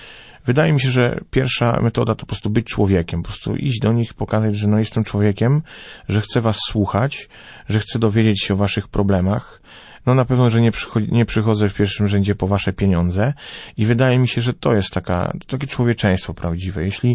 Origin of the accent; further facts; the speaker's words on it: Toruń, Kuyavian-Pomeranian Voivodeship, Poland; Też jestem z Torunia, no to nie mogło być inaczej